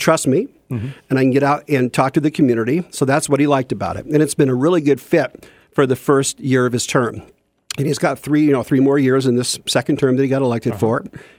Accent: Fairbanks, Alaska, United States; born there; I was born in Fairbanks, and all through high school, my favorite subject was government.

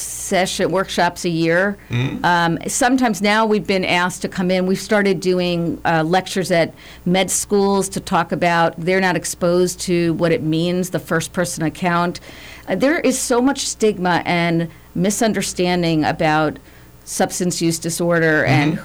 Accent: New York City, New York, United States; I grew up in New York City.

